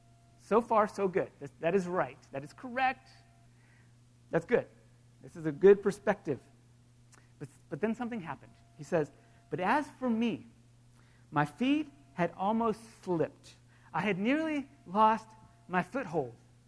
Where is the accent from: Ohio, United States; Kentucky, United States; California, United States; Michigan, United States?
California, United States; Los Angeles; Now, to be fair, I grew up in Los Angeles.